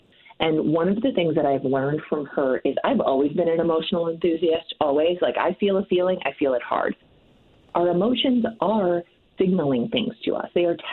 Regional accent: Minnesota, United States; now in Phoenix, United States; I have defected, as evidenced in my accent, in the way that I present my vowels. Do not worry. I shall always be a Minnesotan.

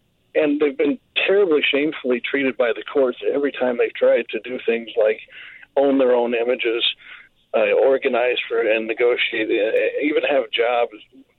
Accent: Nebraska, United States; now in St. Paul, United States; I grew up in Nebraska with two college professors as parents

